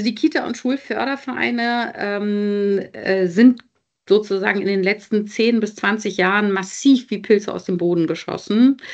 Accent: Berlin, Germany; insofern bin ich zwar in West-Berlin aufgewachsen, habe aber tatsächlich auch viel Familie mütterlicherseits in Ost-Berlin und bin schon seit Babyzeiten in diesen beiden Welten hin und her gewandert.

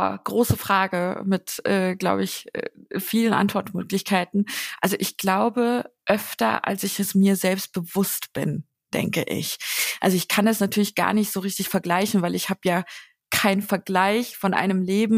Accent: Kirchhain, Hesse, Germany; bin eigentlich in meiner Heimat, da wo ich halt aufgewachsen bin. Mhm. In der Nähe von Marburg, in Kirchhain tatsächlich.

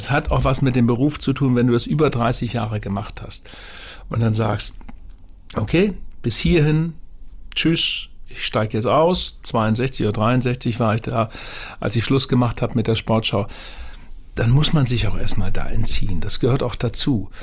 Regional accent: Bremen, Germany; Als Bremer hatte ich mit dem HSV sowieso nie so eine enge Beziehung

